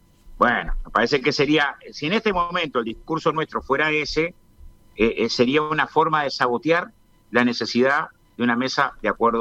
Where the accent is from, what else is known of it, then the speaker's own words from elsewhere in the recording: Uruguay; Nosotros, antes de ser militantes frente a artistas, somos uruguayos.